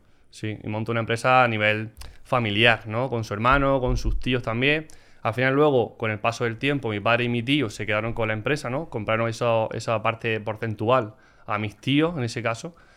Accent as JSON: {"language": "Spanish", "town": "Almería", "region": "Andalusia", "country": "Spain", "said": "yo vengo de una familia normal, de Almería. Soy de Almería, tengo 39 años"}